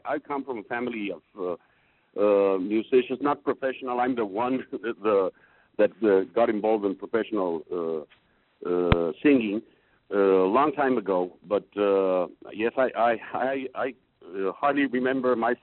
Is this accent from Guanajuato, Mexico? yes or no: yes; San Miguel de Allende, Guanajuato, Mexico; Yes, I'm calling from Mexico, from San Miguel de Allende.